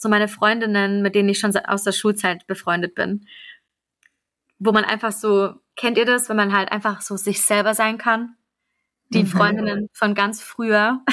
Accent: Ulm, Baden-Württemberg, Germany; Ich komme ja ursprünglich aus Ulm, aus dem Schwabeländle.

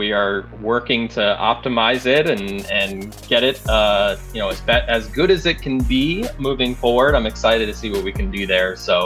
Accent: Maryland, United States; 9, 10, 11 years old growing up in Maryland.

